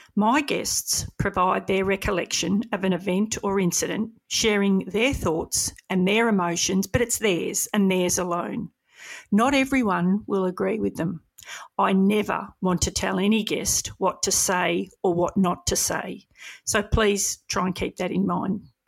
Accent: Edithvale, Victoria, Australia; I come from around that area. I grew up in Edith Vale.

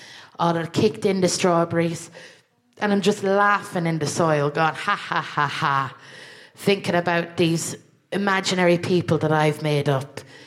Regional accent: Ireland; which, if I'm honest with you, as an Irish person, feels a bit like a self-hate crime.

